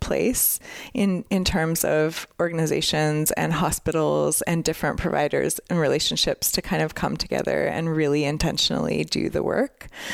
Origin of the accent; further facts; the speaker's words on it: Montana, United States; Flathead Valley. Fun fact, I think listeners probably have heard this in previous episodes, but this is my hometown